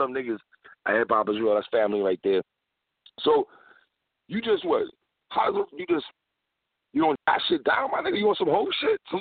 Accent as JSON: {"language": "English", "region": "New York", "country": "United States", "lives_now": "Miami, United States", "said": "I live in Miami. I'm a New Yorker, but I'm a Jets fan."}